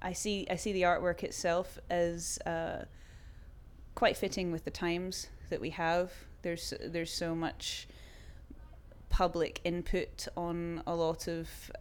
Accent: Edinburgh, Scotland, United Kingdom; born there; now in Belfast, United Kingdom; I'm 30 years old and I was born in Edinburgh but I live in Belfast.

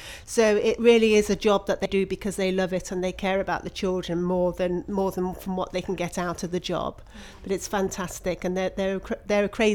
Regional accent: Leamington Spa, West Midlands, United Kingdom; My date of birth is the 29th of July 1964 and I come from Leamington Spa in Warwickshire.

